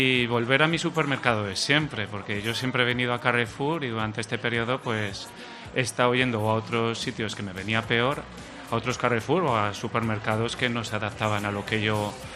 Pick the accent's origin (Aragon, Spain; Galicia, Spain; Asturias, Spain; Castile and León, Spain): Aragon, Spain; Teruel; now in Valencia, Spain; Yo soy de Teruel, pero vivo en Valencia desde hace más de 15 años.